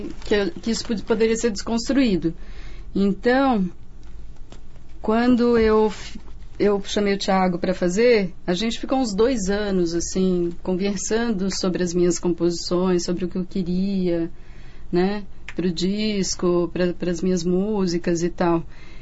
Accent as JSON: {"language": "Portuguese", "town": "Campinas", "region": "São Paulo", "country": "Brazil", "tie": "born or raised there", "also_born_or_lived": "Minas Gerais", "said": "Eu sou de Campinas, né, eu nasci em Campinas, sou filha de nordestinos, neta de nordestinos que vieram de Pau de Arara, enfim. Meus pais moraram em Minas e depois vieram para Campinas."}